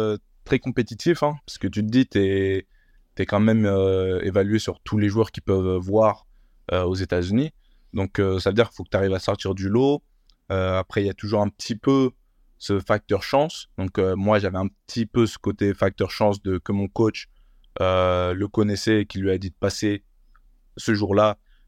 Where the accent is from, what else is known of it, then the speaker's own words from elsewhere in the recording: France; accent: French; j'ai l'accent français.